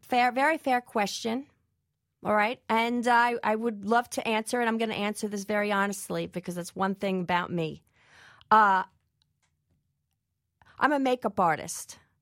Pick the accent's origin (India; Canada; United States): United States; New York; I moved back home after my divorce. I'm from New York. You know, I live in the backyard of Trump land.